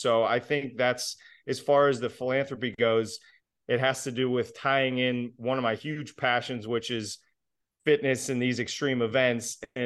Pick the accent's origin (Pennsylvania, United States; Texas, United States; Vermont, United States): Pennsylvania, United States; Pittsburgh; I'm biased being from Pittsburgh